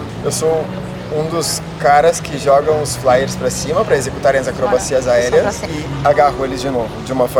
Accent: Pelotas, Rio Grande do Sul, Brazil; Eu sou natural de Pelotas, Rio Grande do Sul.

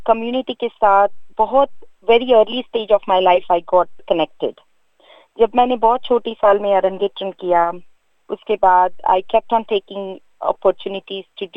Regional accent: Gujarat, India; now in Toongabbie, Australia; میں اوریجنلی گجرات کی ہوں، انڈیا سے۔

